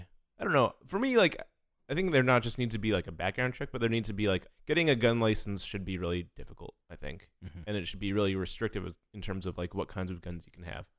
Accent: Alaska, United States; I was just thinking that, okay, so, like, I'm from Alaska, and I know a lot of people who hunt

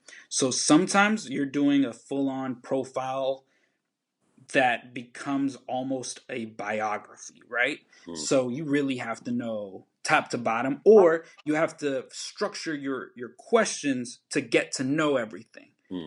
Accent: Hollywood, California, United States; also born or lived in Bolivia; And growing up in Hollywood, I saw that through people from Guatemala, from El Salvador, from Mexico, people that were Black, people that were Asian, people that were Armenian, all around me, people that were rich, that were poor, etc. Coming from Bolivia

